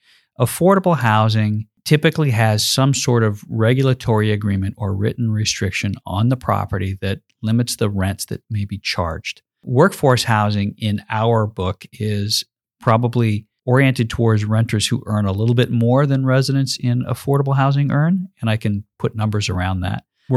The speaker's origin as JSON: {"language": "English", "region": "California", "country": "United States", "tie": "born or raised there", "said": "I grew up in Central California, rural part of the state of California, mostly an agricultural area."}